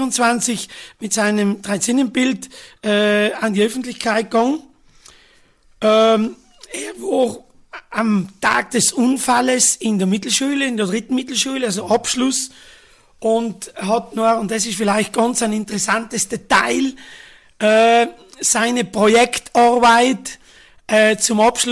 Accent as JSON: {"language": "German", "town": "Sexten", "region": "Trentino-Alto Adige", "country": "Italy", "tie": "born or raised there", "said": "Ich bin ein gebürtiger Sechstner, bin da aufgewachsen. Ich bin eigentlich ein waschechter Sechstner, weil meine Eltern beide aus dem Toldo stammen, haben dann die Volksschule in Sechsten besucht, Mittelschule in Innichen"}